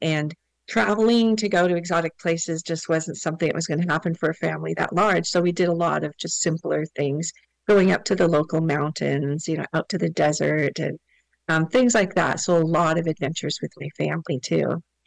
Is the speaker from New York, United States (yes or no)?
no; California, United States; also born or lived in Canada; I've lived in Southern California almost my whole life. We moved here when we were two, moved here from Canada. But so I have no memory of Canada.